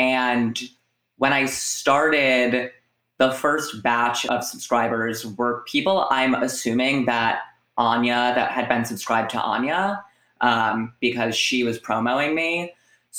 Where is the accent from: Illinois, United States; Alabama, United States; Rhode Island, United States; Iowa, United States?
Rhode Island, United States; Providence; now in New York, United States; So I'm 25 years old. I am from Providence, Rhode Island. I started doing stand-up in 2017, like the fall of 2017.